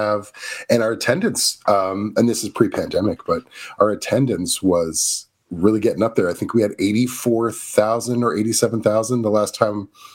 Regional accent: Missouri, United States; moved away

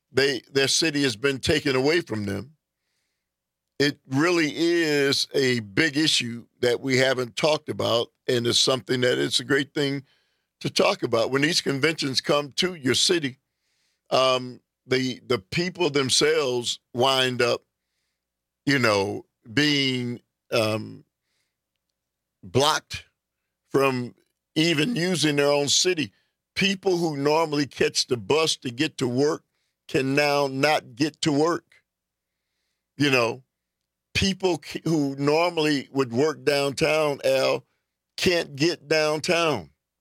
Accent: Detroit, Michigan, United States

